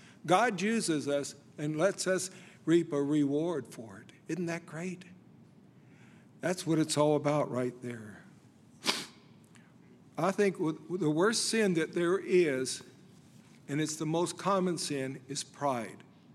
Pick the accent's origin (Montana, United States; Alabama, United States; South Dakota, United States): Alabama, United States; Now, I'm from Alabama, and I like the University of Alabama.